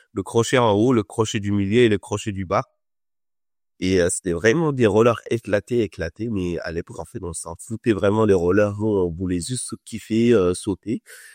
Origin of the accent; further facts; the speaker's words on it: Dakar, Senegal; moi, je suis né à Dakar. J'ai grandi là-bas. J'ai pas beaucoup bougé de Dakar pour aller dans les régions et tout ça.